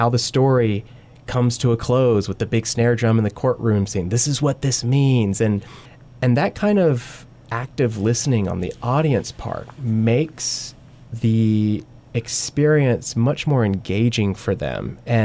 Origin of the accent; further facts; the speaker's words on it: Alabama, United States; not coming from a classical music background, I try to think, and growing up in Alabama